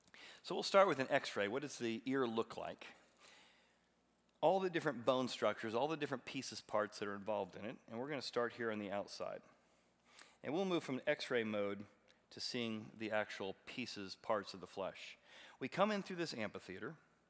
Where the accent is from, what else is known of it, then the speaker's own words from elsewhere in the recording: Illinois, United States; I grew up in Illinois. We have a lot of ears of corn.